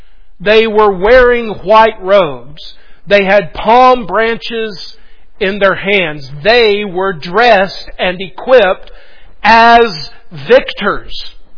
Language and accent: English; Pickens, South Carolina, United States; I grew up in Pickens, South Carolina, and I will forever be a Southern boy. And growing up in a small Southern town has shaped who I am